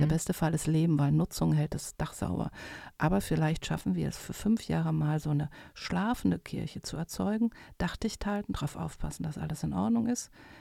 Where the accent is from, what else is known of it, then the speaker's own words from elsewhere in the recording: Rhineland-Palatinate, Germany; born there; ich bin gebürtige Rheinland-Pfälzerin